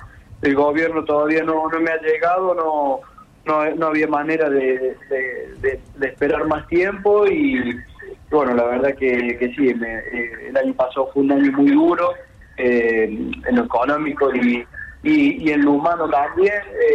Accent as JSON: {"language": "Spanish", "country": "Argentina", "said": "soy el único argentino en sumar puntos en la categoría 600"}